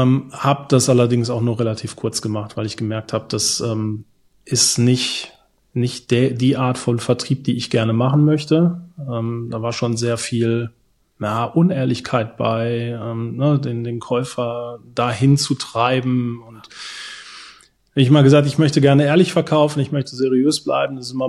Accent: North Rhine-Westphalia, Germany; Ja, ich bin im Ruhrgebiet geboren, altes Ruhrpott-Kind. Ich glaube, das kann man auch nicht, ich kann es einfach nicht verbergen. Dazwischen ruhig rutschen einfach so die klassischen Wörter raus. Ja, wirklich groß geworden da in der Nähe von Bochum

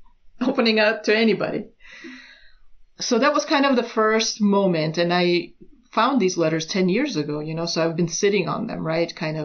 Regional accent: United States; I'm a Roma from America, you know, an immigrant, and I made it in America

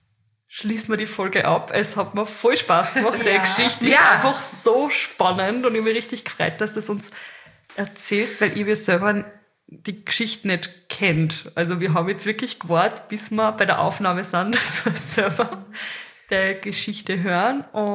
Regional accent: Carinthia, Austria; ich bin in Kärnten aufgewachsen und meine Eltern waren Gastarbeiter, sind aus Kroatien gekommen.

